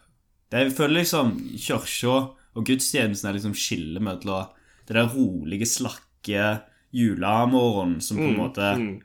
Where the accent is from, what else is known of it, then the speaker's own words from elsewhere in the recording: Western Norway, Norway; Det er jo litt uvanlig at det serveres ribba på julaften på Vestlandet. Vi er jo vestlendinger med